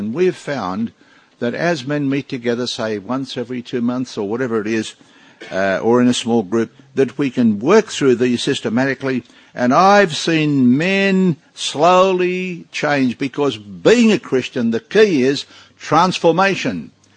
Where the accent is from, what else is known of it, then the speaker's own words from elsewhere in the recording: Australia; Now, I think here, although I'm an Aussie male, it's deficient, the Aussie male culture.